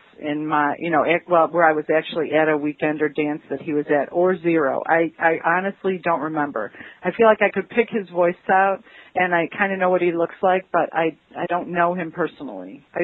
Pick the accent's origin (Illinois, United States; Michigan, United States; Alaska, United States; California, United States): Illinois, United States; Wheeling; Hi, Dale. I'm … from Wheeling, Illinois.